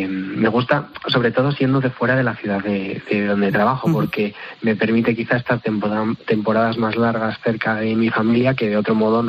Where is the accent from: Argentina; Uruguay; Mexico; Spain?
Spain; Burgos, Castile and León; now in Madrid, Spain; yo como burgalés la verdad que me he sentido muy oprimido por el calor de Madrid